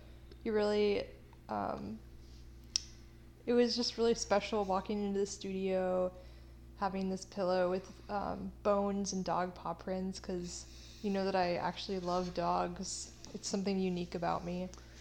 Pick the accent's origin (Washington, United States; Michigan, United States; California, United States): Washington, United States; Seattle; I'm from Seattle, so I enjoy looking at cool stuff.